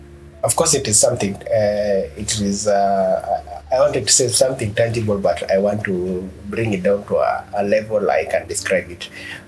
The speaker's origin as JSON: {"language": "English", "country": "Kenya", "said": "I am a Kenyan, so every Kenyan is suffering, so I must also suffer too."}